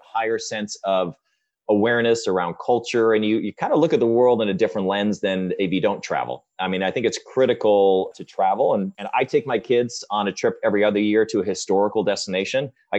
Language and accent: English; Ireland; born there; also born or lived in Japan; I love Europe because I was born in Ireland.